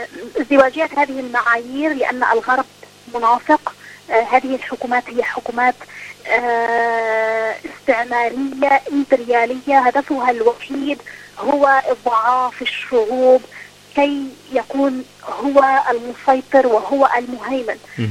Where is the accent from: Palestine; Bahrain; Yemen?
Bahrain; قبل 2017 كان عندنا في البحرين جمعية من الجمعيات المعروفة جدا